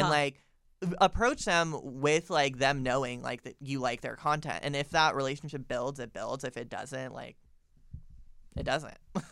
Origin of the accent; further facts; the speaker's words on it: Florida, United States; I'm literally from Florida, so.